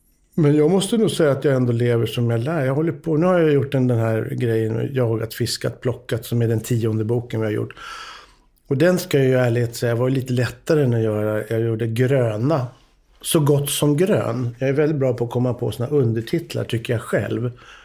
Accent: Stockholm, Stockholm County, Sweden; Vi är ju uppvuxna i Stockholm, men jag tillbringade tiden på somrarna på Tullgården.

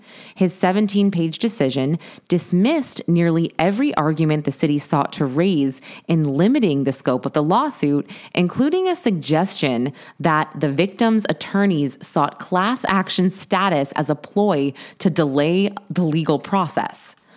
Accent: New Hampshire, United States; but my home state of New Hampshire, come on, live free or die.

